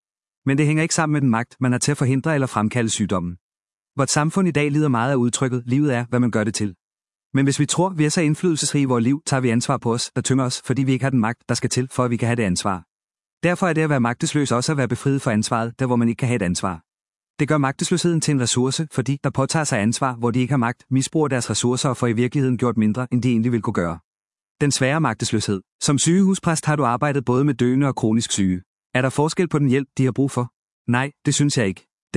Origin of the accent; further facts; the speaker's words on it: Aarhus, Central Denmark Region, Denmark; Det kvarter, jeg voksede op i Aarhus, var meget socialt opdelt